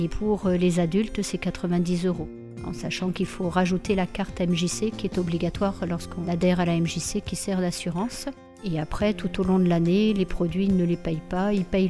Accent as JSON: {"language": "French", "town": "Cannes", "region": "Provence-Alpes-Côte d'Azur", "country": "France", "lives_now": "Narbonne, France", "said": "Je suis à Narbonne depuis 1998. Je viens de Cannes"}